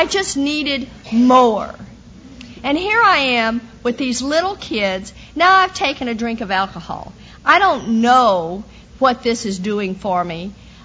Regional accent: the South, United States; And I am one of these women that was born and raised in the South.

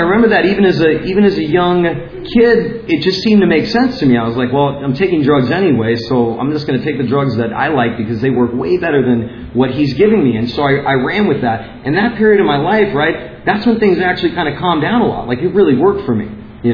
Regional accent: West Hollywood, California, United States; born there; I was born in West Hollywood, 1984, to date myself, and I had a pretty normal life growing up.

